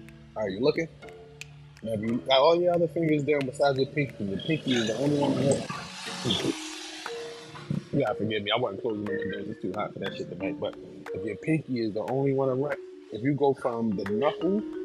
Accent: East Coast, United States; Now, me personally, I'm from the East Coast, so, you know, we basketball.

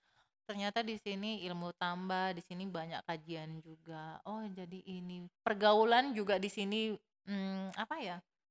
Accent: Lombok, West Nusa Tenggara, Indonesia; moved away; dulu saya itu kan dari Lombok ya guys, ya blasteran gitu.

